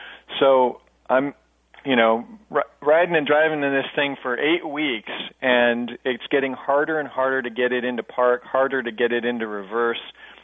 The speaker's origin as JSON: {"language": "English", "town": "San Luis Obispo", "region": "California", "country": "United States", "tie": "born or raised there", "said": "Home is Central Coast of California, San Luis Obispo, to be precise, or San Luis Obispo County."}